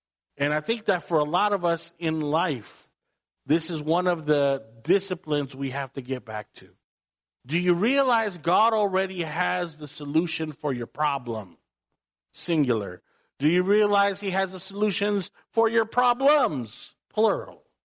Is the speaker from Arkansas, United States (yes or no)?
no; San Jose, California, United States; You know I'm from Eastside San Jose.